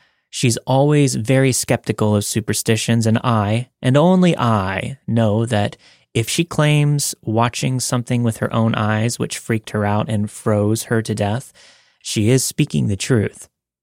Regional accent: India; I'm from India.

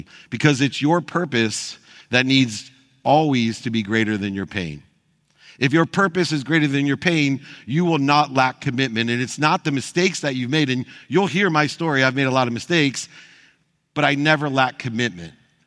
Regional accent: Akron, Ohio, United States; I was born, like many of you, I'm sure, in a world of not enough. I grew up in Akron, Ohio.

